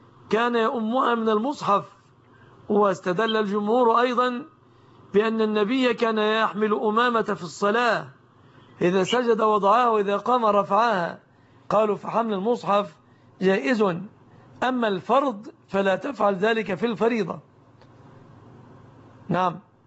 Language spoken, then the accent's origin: Arabic; Egypt; بلادنا مصر